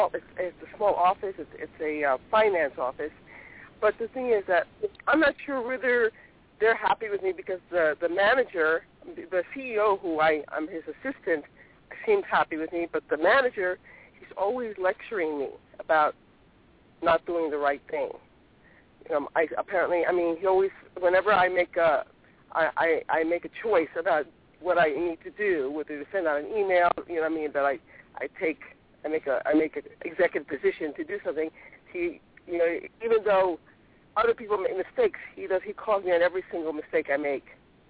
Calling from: New York, United States; Hi, I'm calling from New York.

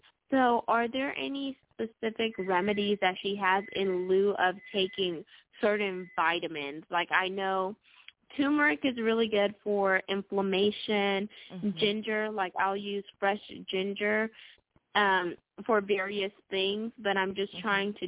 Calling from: Texas, United States; I'm calling in from Texas.

